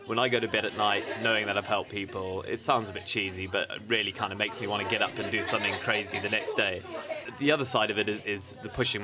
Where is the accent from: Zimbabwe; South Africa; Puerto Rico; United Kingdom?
Zimbabwe; I grew up in Africa, in Zimbabwe. My father's a game ranger, so we always used to spend our days sort of chasing elephants out the garden and climbing trees and building forts.